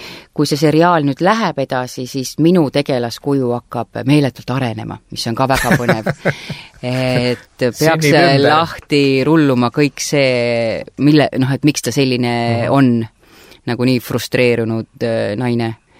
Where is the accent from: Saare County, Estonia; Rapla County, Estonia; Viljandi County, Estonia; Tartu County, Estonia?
Saare County, Estonia; Saaremaa... See on minu kodusaar ja mu sünnikodu on siin, aga see ei olegi sünnikodu. Ma veedan väga palju aega ikkagi siis oma sünnikodus Saaremal Kullamäetalus.